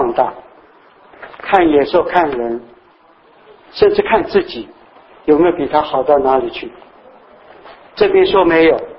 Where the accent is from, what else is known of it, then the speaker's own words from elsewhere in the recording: China; 那么我们中国人是其中主角之一。